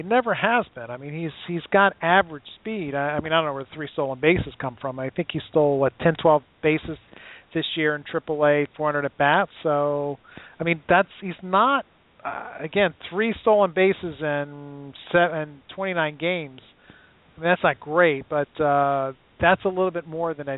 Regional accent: Maryland, United States; I grew up in Maryland, Tim, and when the Baltimore Colts left in the dead of winter, Mayflower moving vans, snow coming down.

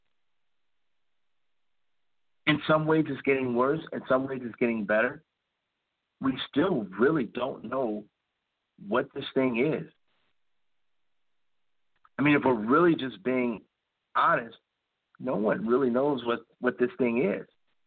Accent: Chicago, Illinois, United States; I'm originally from Chicago, and in Chicago, it can get cold.

